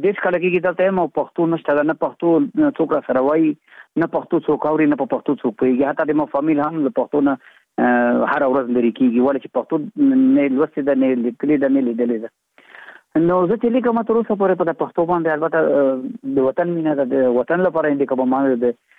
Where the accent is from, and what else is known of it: Afghanistan